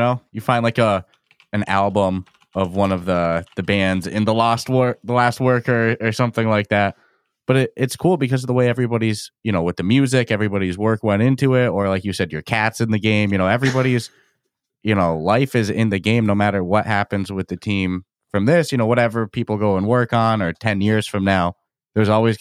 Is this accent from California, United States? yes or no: no; Massachusetts, United States; We're from Massachusetts.